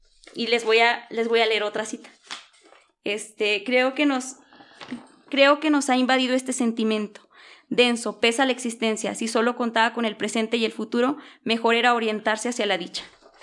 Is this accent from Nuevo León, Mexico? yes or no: yes; Monterrey, Nuevo León, Mexico; porque yo soy regia